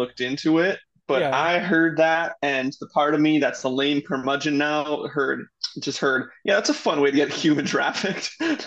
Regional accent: Canada; We claim ignorance. We're Canadian.

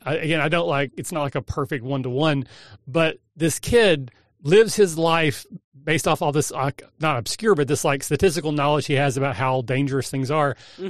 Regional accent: Southeast, United States; But I'm from the Southeast. We have a restaurant called Long John Silver

